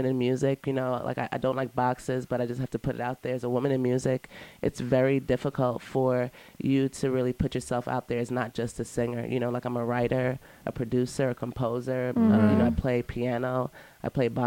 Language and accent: English; New York City, New York, United States; now in New Orleans, United States; I grew up in Brooklyn. I'm from the East Flatbush neighborhood of Brooklyn, New York. Uh-huh. Like born and raised. I moved to New Orleans 3.5 years ago.